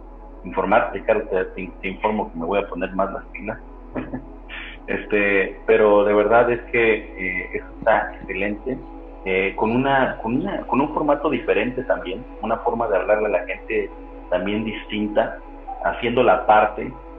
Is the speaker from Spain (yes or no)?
no; Mexico; now in Dominican Republic; yo soy mexicano, aunque viva en República Dominicana, siempre manejo mi bandera de mexicano